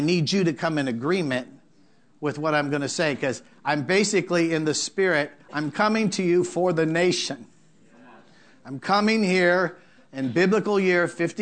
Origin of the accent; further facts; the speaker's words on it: Los Angeles, California, United States; born there; I was born in Skid Row, downtown Los Angeles, at Our Lady of Loretto's Hospital.